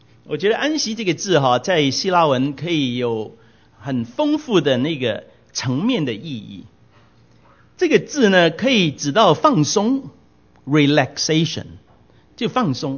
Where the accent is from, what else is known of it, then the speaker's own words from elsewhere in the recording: Hong Kong; 我那个时候我自己的客家话也是半生不熟的，虽然我父母亲是客家人跟我讲客家话，但是呢我呢在香港长大，所以我就回广东话，所以我的客家话真正没有用来表达过。